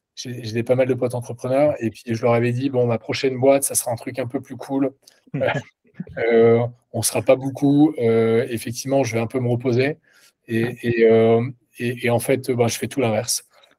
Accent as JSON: {"language": "French", "town": "Lille", "region": "Hauts-de-France", "country": "France", "said": "parce qu'on est lillois à la base"}